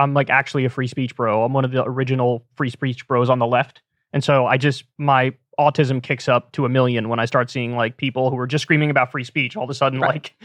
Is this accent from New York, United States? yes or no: yes; New Rochelle, New York, United States; Because I'm from New Rochelle, New York, just outside of New York City, very diverse school area.